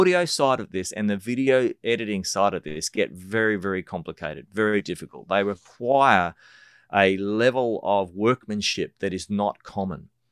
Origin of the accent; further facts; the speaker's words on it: Australia; now in New Zealand; as an Australian in New Zealand